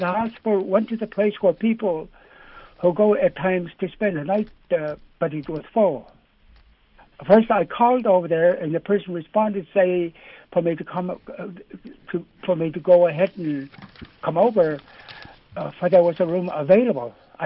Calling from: Eek, Alaska, United States; I'm calling from Eek, Alaska.

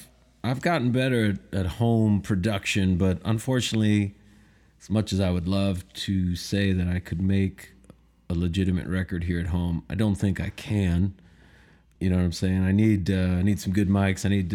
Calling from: Nashville, Tennessee, United States; Well, I'm here in my house, in my basement, in the west side of Nashville, Tennessee.

